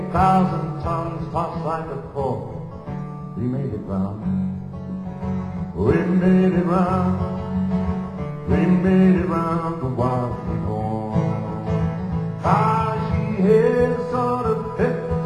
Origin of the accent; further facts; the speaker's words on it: Croydon, London, United Kingdom; Now, I would love to sound like … I don't. I'm from Croydon, not Mississippi. And so I've had to adapt.